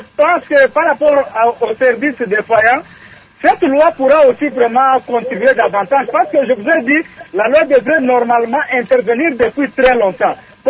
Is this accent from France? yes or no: no; DR Congo; chez nous, en République démocratique du Congo